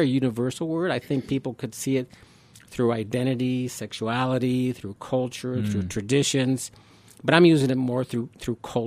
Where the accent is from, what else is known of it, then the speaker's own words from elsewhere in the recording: New Mexico, United States; born there; Yeah, I was born in New Mexico.